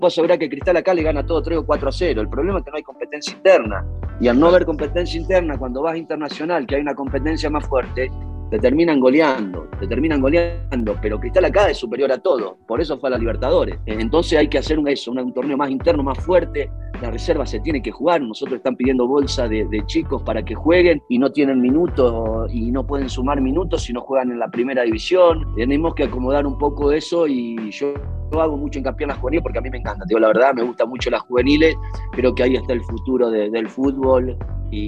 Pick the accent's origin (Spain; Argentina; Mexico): Argentina; Yo arranqué en mi pueblo, que es lo más básico que hay allá en Argentina, ¿no?